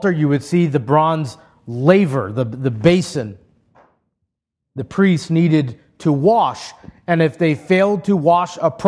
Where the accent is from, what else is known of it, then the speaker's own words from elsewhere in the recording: Hawaii, United States; Growing up in Hawaii, my reference for royalty is not England, but the Hawaiian monarchs and the ali'i and their barbarous kapu system.